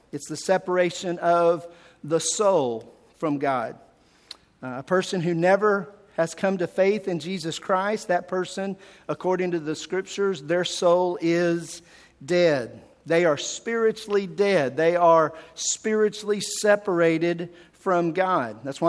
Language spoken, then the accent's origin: English; Athens, Texas, United States; When I was a kid growing up in Athens, Texas, I didn't know that we had a key to our house.